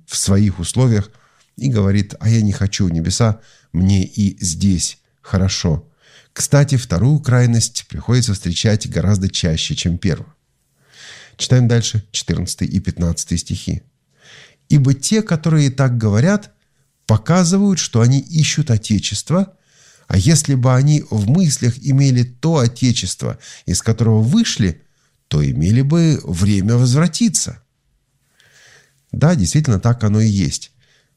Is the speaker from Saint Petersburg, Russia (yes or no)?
yes; Saint Petersburg, Russia; born there; Я, например, родился в Санкт-Петербурге, тогда еще в Ленинграде